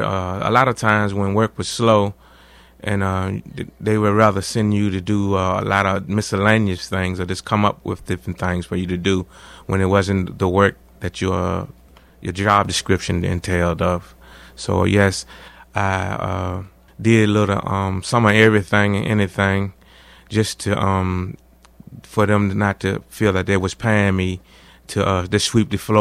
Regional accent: Richmond, Virginia, United States; I'm from Richmond, Virginia.

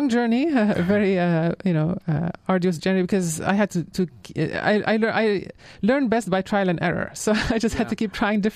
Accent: Egypt; growing up in Egypt in an upper middle class community

